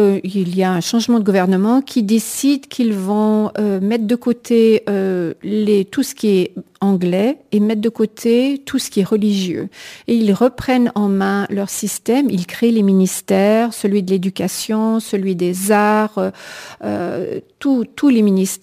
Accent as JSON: {"language": "French", "region": "Quebec", "country": "Canada", "accent": "joual", "moved": "yes", "said": "alors que quand moi j'ai quitté le Québec, personne ne se tutoyait. Le langage s'installe également, parce que quand moi j'ai quitté le Québec, le langage n'était pas aussi, l'accent joual n'était pas aussi prononcé que lorsque j'y suis revenue."}